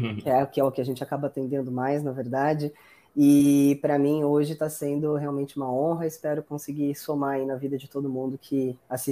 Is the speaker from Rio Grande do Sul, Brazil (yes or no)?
no; São Paulo, Brazil; now in Niterói, Brazil; Atualmente morando em Niterói, eu sou de São Paulo, vivi minha vida inteira em São Paulo, não imaginava morar em Niterói